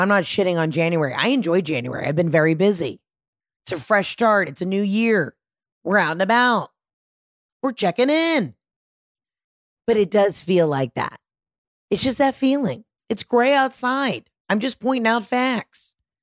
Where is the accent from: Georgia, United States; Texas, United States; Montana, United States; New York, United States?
Georgia, United States; I'm from Georgia. I can say it.